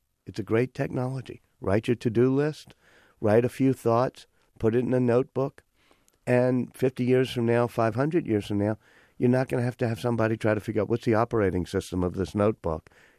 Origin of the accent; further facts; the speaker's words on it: New Orleans, Louisiana, United States; I'm going to move back to New Orleans, my hometown.